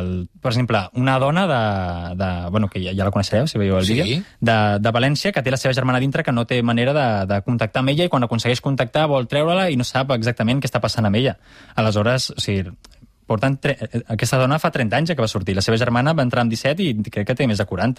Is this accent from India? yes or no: no; Andorra; Clar, com soc d'Andorra.